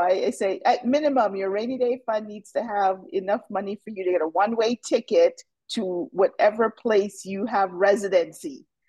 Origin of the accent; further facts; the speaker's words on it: United States; But I do maintain my banking presence at my home country of the U.S.